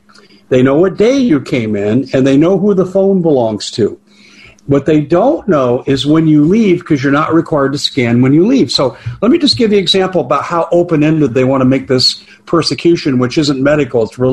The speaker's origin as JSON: {"language": "English", "region": "Colorado", "country": "United States", "tie": "born or raised there", "said": "Yeah, I grew up in Colorado, and I had two friends."}